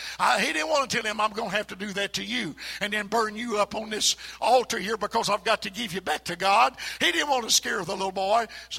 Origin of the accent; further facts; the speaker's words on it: United States; I was born in Allen County, raised there, and went to school